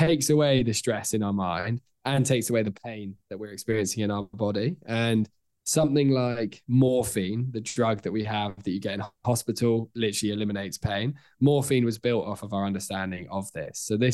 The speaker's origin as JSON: {"language": "English", "country": "United Kingdom", "said": "This is why, especially as British people, like when it's sunny outside, everyone loves each other"}